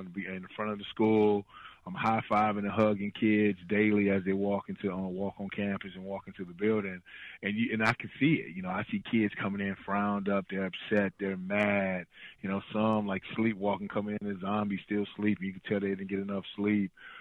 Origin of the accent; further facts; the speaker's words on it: Chicago, Illinois, United States; My mom and dad, they raised us right here in the heart of the city, man. I'm like literally 10 minutes from downtown Chicago.